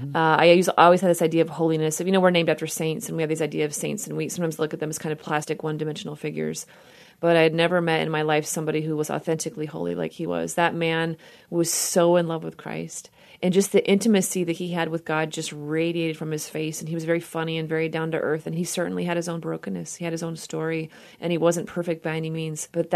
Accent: Washington, United States; I grew up in Washington State, the rainy Pacific Northwest, and so that's why I love coffee. And my parents are from South Texas and very faithful Catholics.

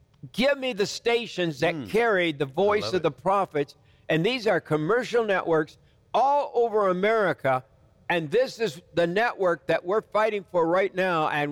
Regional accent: Michigan, United States; Oh, I love Detroit. My home state is Michigan.

